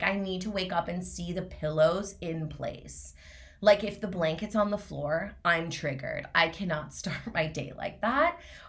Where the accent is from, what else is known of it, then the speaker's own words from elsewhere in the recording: Montreal, Quebec, Canada; now in Toronto, Canada; Like growing up in Montreal, there's so many ski hills within like 45 minutes.